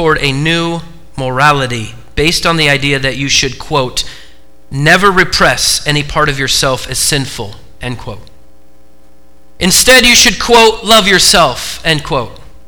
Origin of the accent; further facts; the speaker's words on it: Oregon, United States; I'm from Oregon, go Ducks.